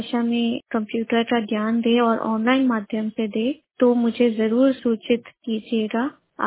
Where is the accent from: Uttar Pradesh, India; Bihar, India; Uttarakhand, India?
Uttarakhand, India; मैं उत्तराखंड की रहने वाली हूँ। मेरी डिसेबिलिटी टोटली विजुअली इम्पेयर है।